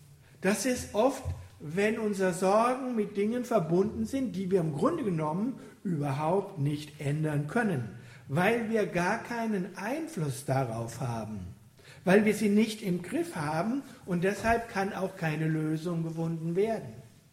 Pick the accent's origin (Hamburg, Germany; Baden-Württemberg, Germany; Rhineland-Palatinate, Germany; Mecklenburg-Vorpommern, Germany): Rhineland-Palatinate, Germany; born there; Ich komme ja aus Rheinhessen, gebürtig, dort gibt es einen Spruch.